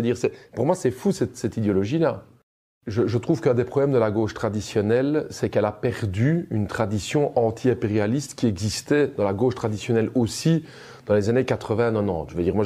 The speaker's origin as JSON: {"language": "French", "country": "Belgium", "said": "Chez nous, en Belgique, c'est un peu la tendance à croire qu'on peut continuer à se mêler des questions africaines."}